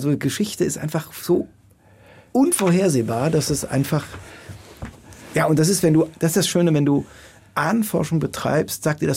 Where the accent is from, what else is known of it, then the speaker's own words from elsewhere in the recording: Rhineland-Palatinate, Germany; Und wir sind ja Pfälzer